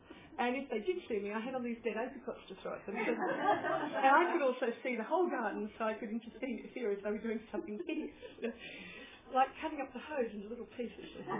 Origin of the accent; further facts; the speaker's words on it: Footscray, Victoria, Australia; I come from Footscray, and we always knew there that no one is going to help us but ourselves.